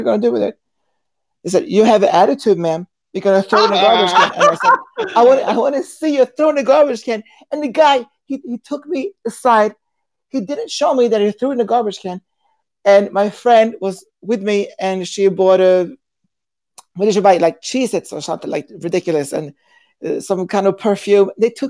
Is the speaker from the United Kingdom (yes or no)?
no; Sweden; I'm from Sweden, actually. I just can't fall asleep.